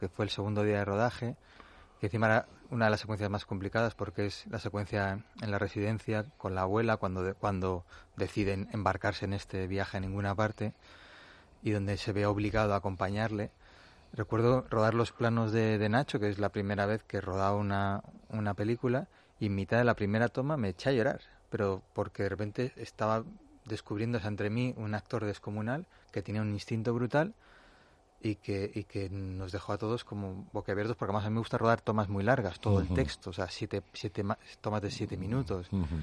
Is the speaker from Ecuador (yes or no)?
no; Madrid, Community of Madrid, Spain; born there; Yo siempre digo que he nacido en Madrid por accidente, que yo me siento cántabro.